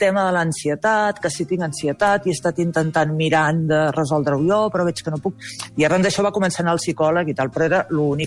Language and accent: Catalan; Girona, Catalonia, Spain; jo soc de Girona i quan veig a Barcelona soc molt tranquil·la